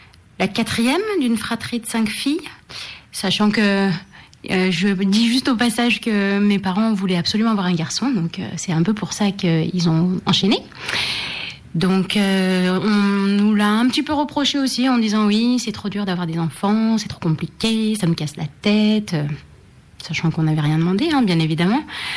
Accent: France; j'ai quand même grandi en France, je suis née en France, donc j'ai quand même vu d'autres choses aussi

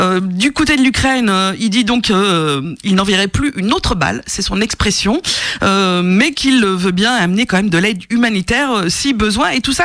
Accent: France; comme chez nous en France, il y a une interdiction de discuter élection avant le vote

